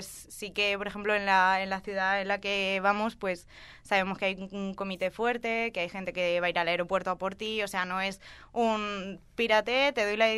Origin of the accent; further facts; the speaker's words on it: Utiel, Valencian Community, Spain; los que están aquí cerquita de Valencia van a un campamento que bueno, está en Requena, que es mi pueblo rival.